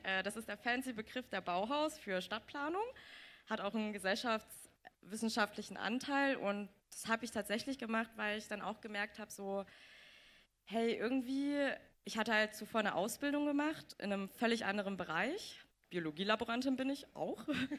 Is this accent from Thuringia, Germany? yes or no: yes; Erfurt, Thuringia, Germany; born there; also born or lived in Jena / Weimar; Also ich wurde in Erfurt geboren, bin dann nach Jena gezogen, bin dann nach Weimar gezogen